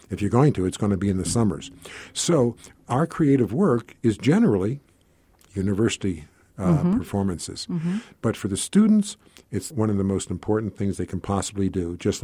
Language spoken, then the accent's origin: English; Northeast, United States; Well, from all over the Northeast.